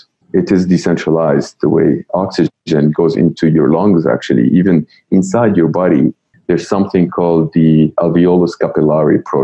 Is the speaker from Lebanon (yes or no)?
yes; Lebanon; I grew up in Lebanon in a city that was under threat of massacre